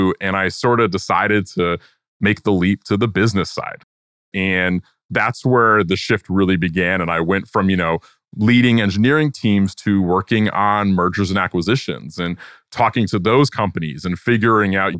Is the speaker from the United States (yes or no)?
yes; Connecticut, United States; I live in Connecticut. I grew up in Connecticut. I'm in the sort of farm side of Connecticut, not the New York side.